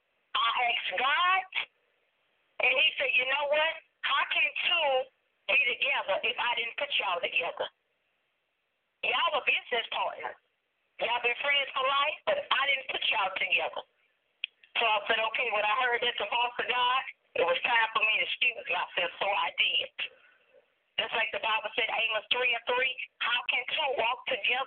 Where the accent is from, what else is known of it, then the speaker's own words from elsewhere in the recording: Mount Hermon, Louisiana, United States; also born or lived in Florence, Louisiana; I am originally from Florence, Louisiana, born and raised in Mount Hermon, Louisiana. And that is 15 miles out from Florence, and that is about 75 miles out from New Orleans, Louisiana. It's a small rural area, peaceful in the country.